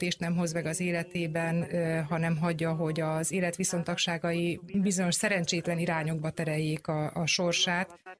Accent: Catalonia, Spain; Katalóniában ugye három helyhez kötődöm nagyon intenzíven, a saját élettörténetemből kifolyólag is, ahol születtem, felnőttem, ahol a nyarakat töltöttem

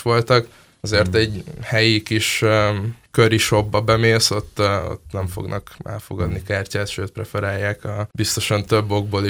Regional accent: Pécs, Baranya, Hungary; én pécsi vagyok, Pécsre elutazva gyakran nehézkes az internet elérésem a vonaton.

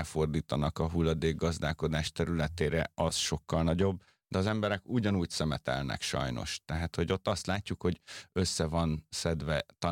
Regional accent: Budapest, Hungary; a belvárosban nőttem föl, 8. kerületben

